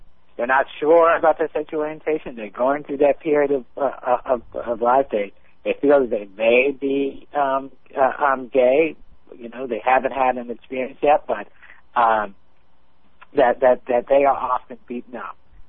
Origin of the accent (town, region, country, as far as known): Maryland, United States; born or raised there